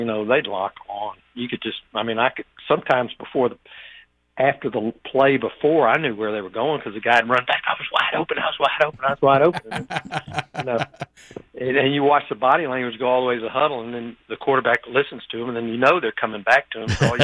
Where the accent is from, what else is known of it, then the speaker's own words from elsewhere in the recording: Tennessee, United States; I came from Father Ryan, and Father Ryan was the first integrated high school in the state of Tennessee, and that was 1958, so think about that.